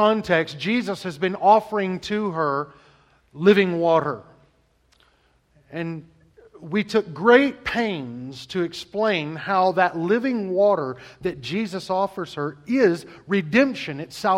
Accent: the South, United States; But growing up in the South, that's not what we heard. In the South, it was much, much different.

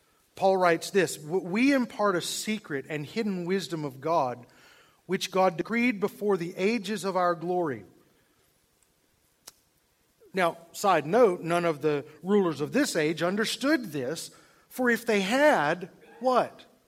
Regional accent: Georgia, United States; born there; I don't know. I was born in Georgia.

